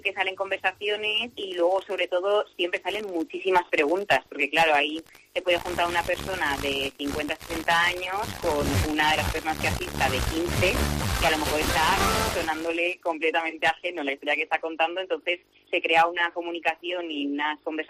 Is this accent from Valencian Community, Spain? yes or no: yes; Toràs, Valencian Community, Spain; Bueno, pues mira, nosotras somos cinco chicas de Toràs.